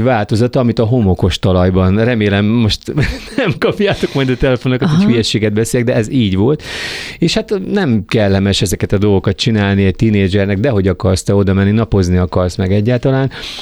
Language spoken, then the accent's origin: Hungarian; Cegléd, Pest, Hungary; én Cegléden nőttem föl, de emeletes házba, tehát azt gondolnánk, hogy vidéki gyerek, tudod, de nem úgy.